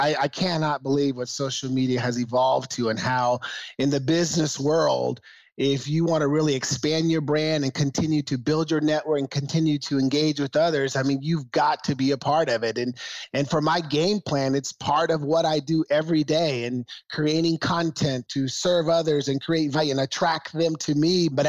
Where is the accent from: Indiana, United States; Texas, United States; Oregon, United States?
Oregon, United States; Portland; You know, as growing up in Northeast Portland, Nick, one of the things that drove me is I wanted to change my circumstances.